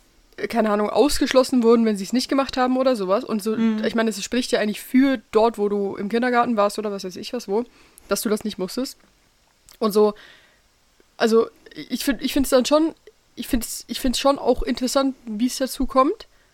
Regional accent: Switzerland; Finn und ich sprechen auch miteinander Hochdeutsch, weil wir beide Deutsche sind, aber wir sind beide Schweizer. Also, wir sprechen beide zu Hause Hochdeutsch

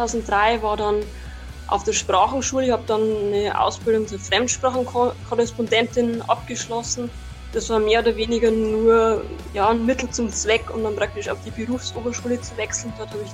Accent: Bavaria, Germany; Also ich bin erstmal Anfang 30, also um genau zu sein 32. Ich komme aus Süddeutschland, genauer gesagt aus der Nähe von Regensburg. Weiß nicht, Regensburg kennt man vielleicht, also aus einem kleinen, so einem kleinen Dorf oder Ort in der Nähe davon.

